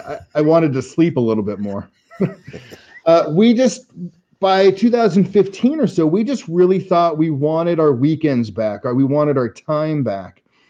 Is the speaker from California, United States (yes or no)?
yes; Anaheim, California, United States; I grew up in Anaheim, so it's the Angels.